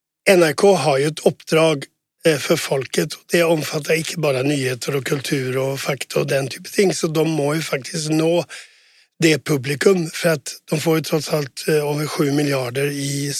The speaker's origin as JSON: {"language": "Swedish", "country": "Sweden", "moved": "as an adult", "lives_now": "Norway", "said": "Jag kom till Norge från Sverige, som ni säkert hördes, i 92"}